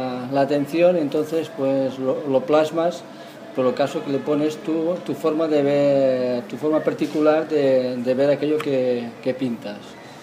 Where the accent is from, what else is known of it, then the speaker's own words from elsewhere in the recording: Lleida, Catalonia, Spain; yo soy de Lleida. Entonces la Lleida es la Seu Vella es el símbolo de mi ciudad.